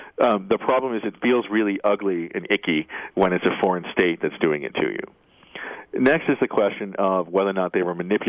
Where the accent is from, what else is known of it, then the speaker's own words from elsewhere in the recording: Kansas, United States; a lovely Midwesternism, and I'm from Kansas, so go Jayhawks.